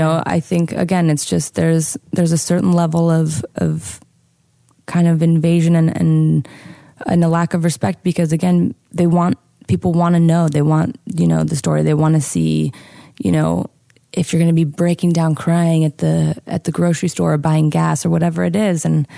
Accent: Idaho, United States; when I was growing up in Idaho, I was a part of a music conservatory. And, you know, when you're growing up in a small town like

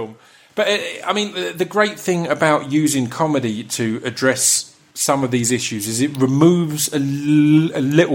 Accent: East of England, United Kingdom; Again, I come from Essex, and I don't come from wealth.

